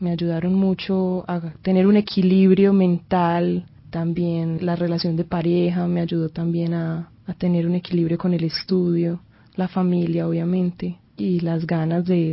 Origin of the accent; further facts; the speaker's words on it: Medellín, Antioquia, Colombia; born there; yo nací en Medellín y no tenía un contacto muy directo con el campo